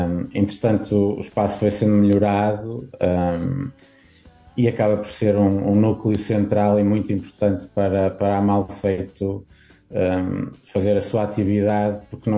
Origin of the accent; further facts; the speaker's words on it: Fafe, Braga, Portugal; Porque eu quando era puto em Faf também se calhar queria isso e não tinha.